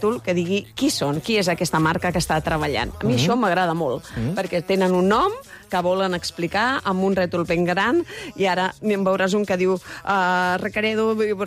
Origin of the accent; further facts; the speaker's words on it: Vilanova, Catalonia, Spain; que jo sóc de Vilanova